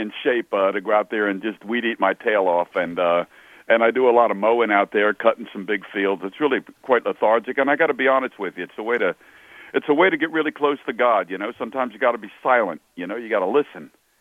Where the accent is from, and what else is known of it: Philadelphia, Pennsylvania, United States; born or raised there